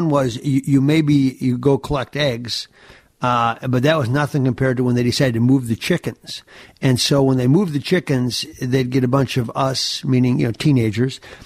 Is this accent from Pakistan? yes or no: no; Gaylord, Minnesota, United States; I grew up in Gaylord, Minnesota, and we had, now it's Michael's Foods.